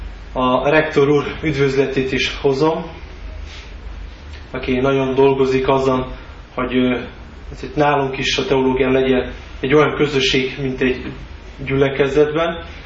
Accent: Slovenia; Szlovéniából jöttem.

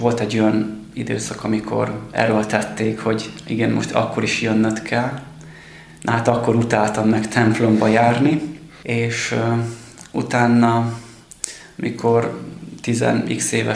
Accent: Nyírtelek, Szabolcs-Szatmár-Bereg, Hungary; also born or lived in Nyíregyháza; Nyíregyházán születtem, és ezen a környéken nagyon sok ilyen tanya bokor van. Az egyik ilyen bokortanyán, halmos bokorban éltünk a családommal 4 éves koromig, és utána költöztünk be ide Nyírtelekre, és azóta itt élek.

